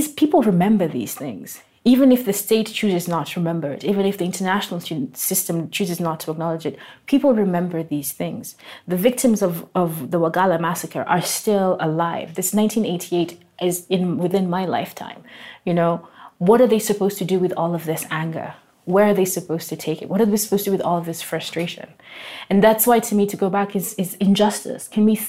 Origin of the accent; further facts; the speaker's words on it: Kenya; I'm speaking sure. as a Kenyan.